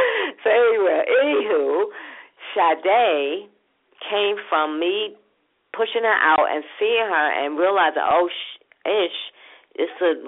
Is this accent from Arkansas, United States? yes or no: no; Brooklyn, New York, United States; from my hood, from Brooklyn, where I grew up from, in Linden Plaza. I grew up in Linden Plaza.